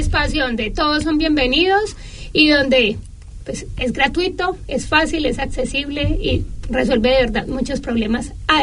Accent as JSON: {"language": "Spanish", "town": "Medellín", "region": "Antioquia", "country": "Colombia", "moved": "as an adult", "lives_now": "New Zealand", "said": "soy de Medellín, Colombia. Llegué hace 7 años a Nueva Zelanda con la intención de aprender inglés desde cero"}